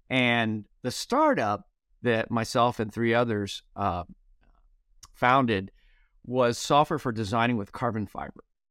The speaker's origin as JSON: {"language": "English", "town": "Indianapolis", "region": "Indiana", "country": "United States", "tie": "born or raised there", "said": "Well, I grew up in Indianapolis, so... I just thought everyone always raced on ovals, right?"}